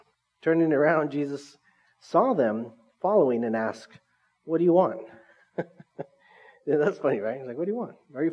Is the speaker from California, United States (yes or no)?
yes; Orange Cove, California, United States; When I first met Stephanie, she found out that I was from Orange Cove.